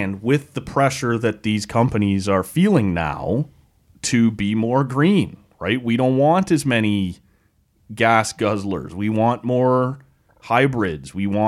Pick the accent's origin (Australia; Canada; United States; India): Canada; Oshawa, Ontario; it's interesting to me because it's my hometown and so many people I know are impacted either directly or indirectly by it.